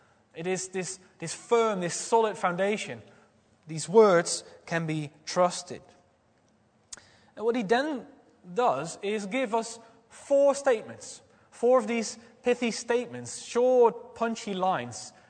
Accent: Netherlands; In my home country, the Netherlands, we sometimes have rock very far away.

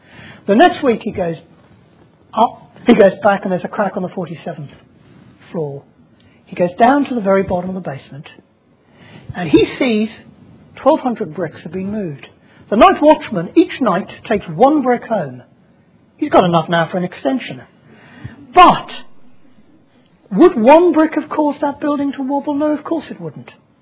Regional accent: England, United Kingdom; You see, the trouble with us is we're English, and the English want to be tolerant.

